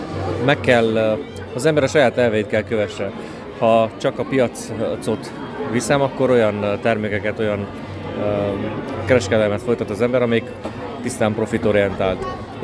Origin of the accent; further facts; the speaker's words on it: Oradea, Bihor, Romania; Nagyváradról, az Érmerékről jöttem.